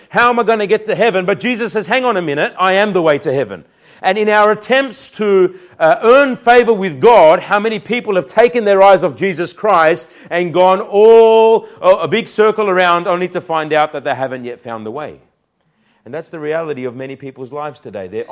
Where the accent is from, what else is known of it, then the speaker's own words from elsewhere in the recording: Newcastle, New South Wales, Australia; now in Sydney, Australia; I was yesterday in Bankstown Shopping Centre, and a lady comes up to me, and I'm from Newcastle